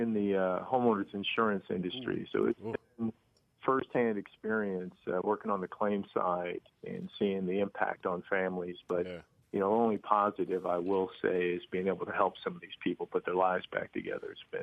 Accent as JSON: {"language": "English", "town": "Oakland", "region": "California", "country": "United States", "tie": "born or raised there", "said": "No, I grew up in the Bay Area, actually, in Oakland."}